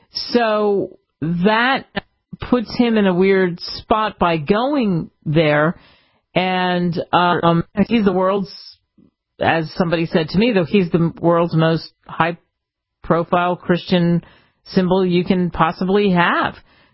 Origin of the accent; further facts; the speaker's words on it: Philadelphia, Pennsylvania, United States; And because I grew up in Philly, and so we have the American history there.